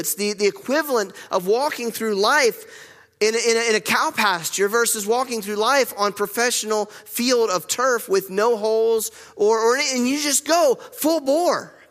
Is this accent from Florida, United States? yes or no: no; North Carolina, United States; I'm from North Carolina.